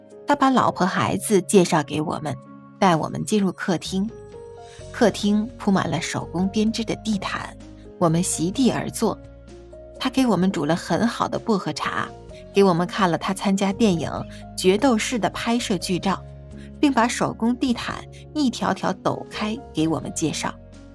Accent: China; 我们中国人常常自夸泱泱大国

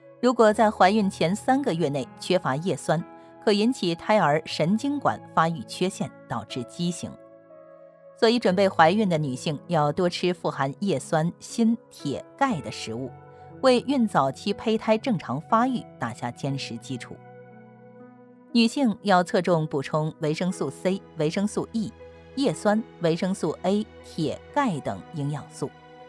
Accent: China; 现在日本人的平均身高已经超过了我们中国人的平均身高

